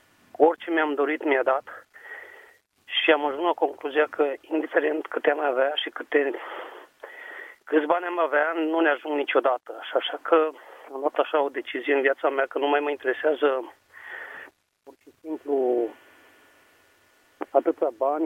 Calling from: Pitești, Argeș, Romania; sunt din Pitești

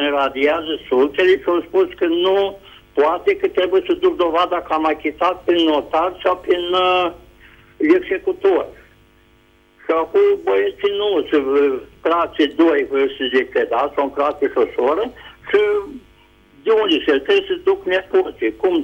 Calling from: Vaslui, Vaslui County, Romania; de la Vaslui.

